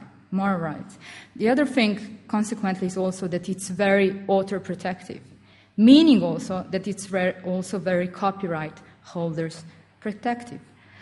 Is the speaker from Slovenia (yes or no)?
yes; Slovenia; English is a second language; I come from Slovenia. We are a very small member state, and we just become member state recently.